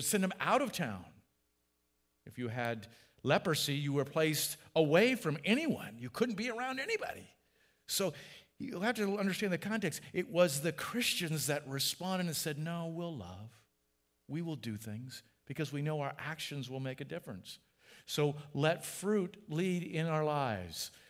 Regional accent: California, United States; we're living in a fruit basket, so to speak, living, growing up in the Central Valley.

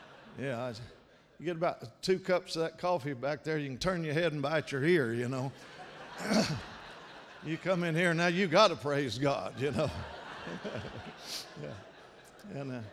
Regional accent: Kentucky, United States; I come from from Kentucky. I come from a long line of talkers

